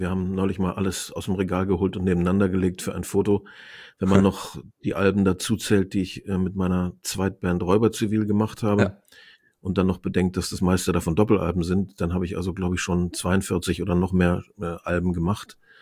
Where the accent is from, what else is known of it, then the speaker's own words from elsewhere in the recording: Osnabrück, Lower Saxony, Germany; Und da haben wir auch im Raum Osnabrück, wo ich aufgewachsen bin, ziemlich regelmäßig gespielt.